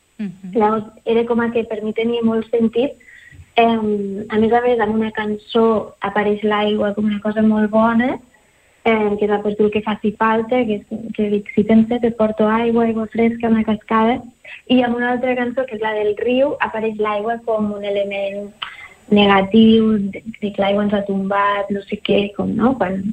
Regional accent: Lleida, Catalonia, Spain; Que venim de Lleida i quan passem de més de 2 hores amb cotxe ja és com que anem a tocar lluny

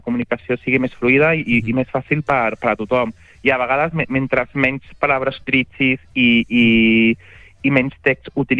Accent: Sant Feliu, Catalonia, Spain; jo he donat a conèixer una mica més Sant Feliu, no? De que la gent quan veu d'on soc, clica a la localització i veu lo maco que tenim a la Baixa Empordà.

